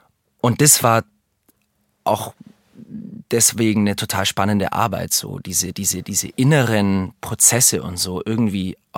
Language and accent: German; Augsburg, Bavaria, Germany; ich mag Landshut, ich fühle mich hier total wohl. Und es hat auch eine Nähe zu Augsburg, was ich schön finde, weil es meine Heimat ist. Und so bin ich hier gelandet, genau, vor 3 Jahren.